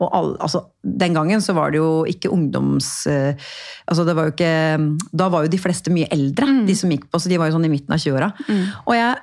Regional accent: Porsgrunn, Vestfold og Telemark, Norway; Kommer hun her, Harry-dama fra Porsgrunn, og snakker jeg så breit? Og jeg la jo da om dialekten min litt, ikke sant?

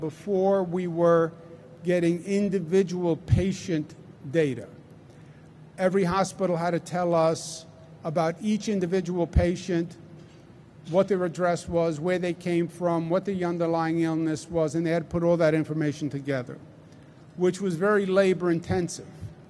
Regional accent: Queens, New York, United States; accent: Queens; I am a born and bred New Yorker. If you can't tell my Queens accent, I can tell your Bronx accent and your Brooklyn accent

